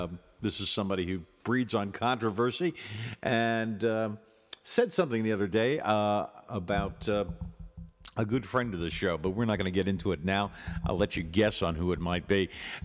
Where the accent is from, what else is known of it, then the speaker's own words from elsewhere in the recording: Boston, Massachusetts, United States; I grew up in Boston, so I have lots of Catholic friends.